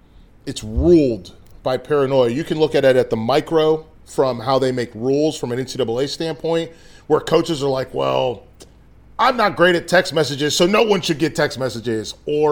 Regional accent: North Carolina, United States; I mean, listen, I'm from North Carolina.

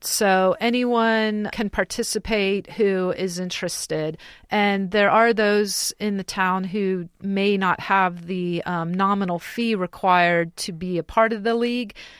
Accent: Santa Clara, California, United States; I grew up in Santa Clara, California, which right now is one of the wealthier areas in the country.

